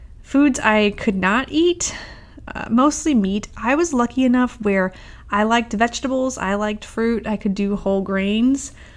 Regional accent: St. Louis, Missouri, United States; I grew up in St. Louis, so we used to call it St. Louis Bread Co.

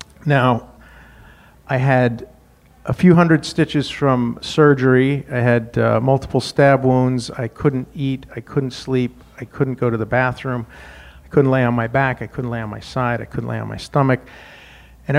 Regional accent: Wyoming, United States; Now, I grew up in Wyoming, learned how to fight. Then I went to school at Notre Dame.

